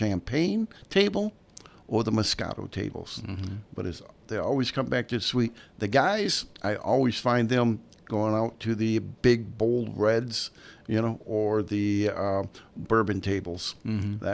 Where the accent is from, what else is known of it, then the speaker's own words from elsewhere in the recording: Lithuania; So I grew up in Lithuania. I was on a farm.